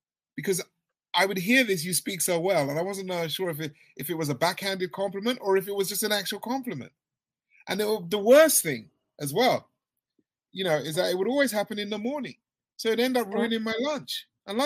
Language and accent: English; Notting Hill Gate, London, United Kingdom; I'm from Notting Hill Gate in London.